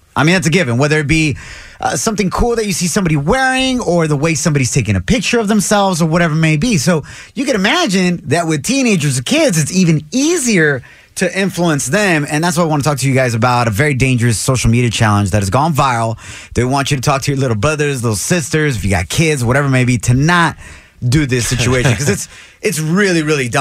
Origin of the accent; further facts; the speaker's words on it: Santa Ana, California, United States; I grew up in Santa Ana